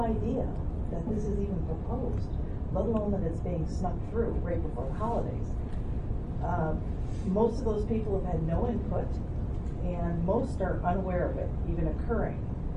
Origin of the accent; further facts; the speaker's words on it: Bristol, Wisconsin, United States; I'm from Bristol.